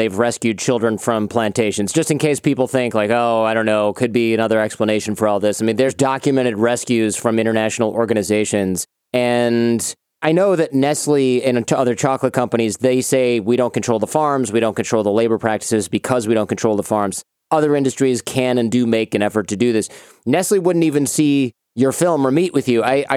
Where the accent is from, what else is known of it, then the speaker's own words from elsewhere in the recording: United States; And I'm saying that as an American, so I realize how hypocritical it probably sounds.